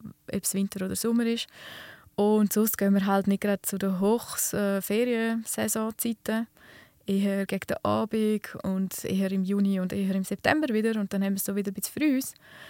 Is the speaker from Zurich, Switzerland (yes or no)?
no; Flims, Graubünden, Switzerland; das ist eine mega schöne Tour, halt in meiner Heimat. Also ich bin ein riesengroßer Flims-Fan. Ich finde, wir haben ein sehr schönes Zuhause.